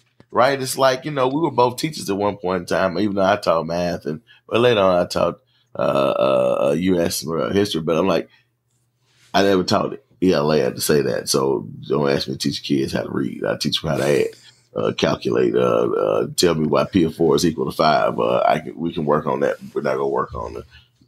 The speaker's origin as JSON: {"language": "English", "town": "Memphis", "region": "Tennessee", "country": "United States", "said": "Now, I'll say this, I'm from Memphis. We are all about in Mississippi, the oral traditions and just storytelling."}